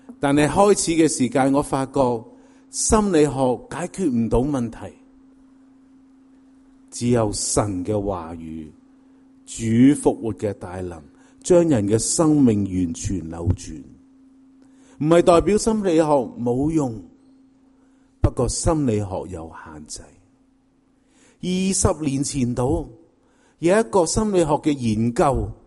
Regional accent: Guangdong, China; 我哋广东人可能讲当冇感情嘅时间

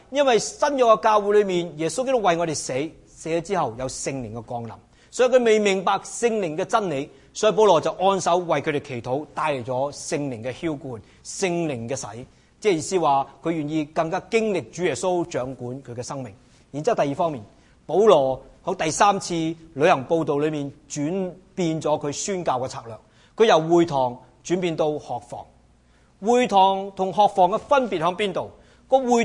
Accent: China; 我想我们中国人不明白的

